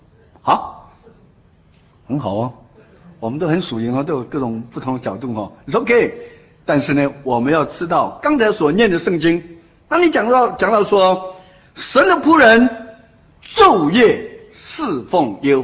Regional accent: China; 我常说，我们中国人啊，哇，很会读书

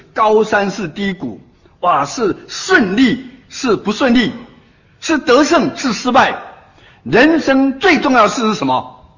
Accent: China; 我常说，我们中国人啊，哇，很会读书

